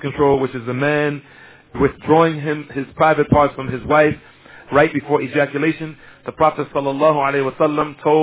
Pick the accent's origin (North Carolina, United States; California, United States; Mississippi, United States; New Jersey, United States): New Jersey, United States; Newark; when I was much younger, where I grew up in Newark, New Jersey